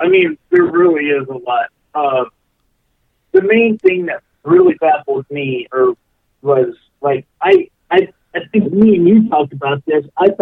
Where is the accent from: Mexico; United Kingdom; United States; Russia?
United States; Dallas, Texas; growing up in the Dallas area, watching the stuff on television